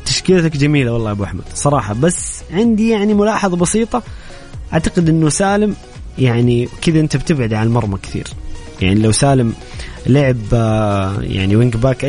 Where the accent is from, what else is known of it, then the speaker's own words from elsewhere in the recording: Saudi Arabia; وحنا كجمهور سعودي متعطشين جدا أنه نشوف المنتخب بطل